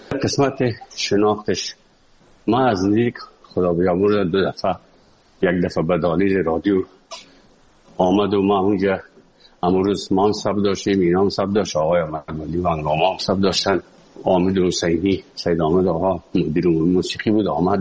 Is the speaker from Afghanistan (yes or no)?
yes; Afghanistan; moved away; also born or lived in Moscow, Russia; از افغانستان برامدیم آمدیم سه مسکو 4 سال مسکو به بسار سختی وردم شد